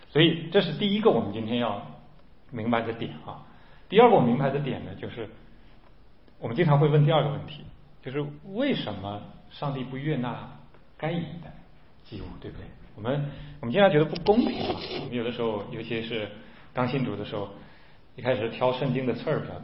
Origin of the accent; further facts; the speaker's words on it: China; 我们中国人讲他心好大